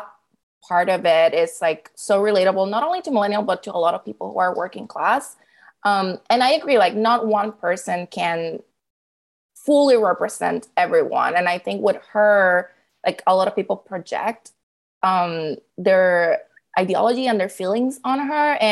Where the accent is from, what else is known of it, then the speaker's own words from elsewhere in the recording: Puerto Rico; moved away as an adult; I'm from Puerto Rico and I knew that I was not going to be able to find a job in the industry down there.